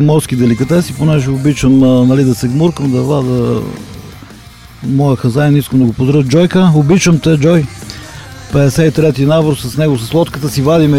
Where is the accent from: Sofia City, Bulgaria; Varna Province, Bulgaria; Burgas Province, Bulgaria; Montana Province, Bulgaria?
Montana Province, Bulgaria; Varshets; От Вършец, аз съм, тъй като съм роден в Вършец, много си обичам този град.